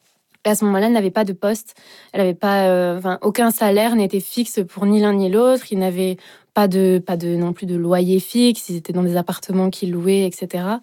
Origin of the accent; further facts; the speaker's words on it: Sainte-Croix-de-Quintillargues, Occitanie, France; Alors oui, j'ai grandi à Sainte-Croix de Cantillargues, dans un petit village perdu, avec mes deux petites sœurs.